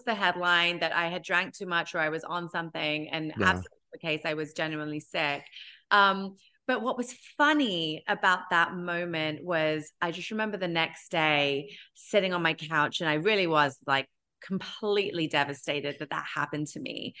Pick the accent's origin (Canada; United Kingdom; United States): United Kingdom; A, I'm British, B, I'm Indian.